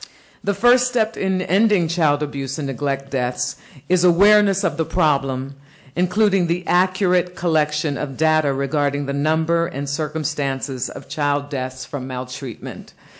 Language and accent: English; New York, United States; Marcella Pierce from my home state of New York